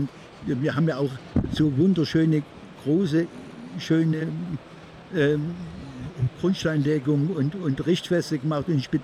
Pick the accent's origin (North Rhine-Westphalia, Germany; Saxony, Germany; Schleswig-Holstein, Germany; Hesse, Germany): Saxony, Germany; Kunersdorf; Aber ich bin eigentlich natürlich in der Randzone von Dresden. Ich bin in Kunersdorf, ist mein Heimatdorf gewesen, war seine Baugeschäft meines Vaters. Und da bin ich in Schönfeld die Grundschule gegangen.